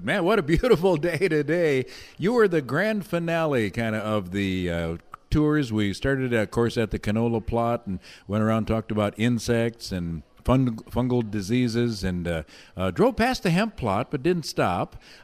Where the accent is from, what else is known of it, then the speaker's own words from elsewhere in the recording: Richland County, United States; Like I said, I learned a lot being from Richland, growing up in Richland County.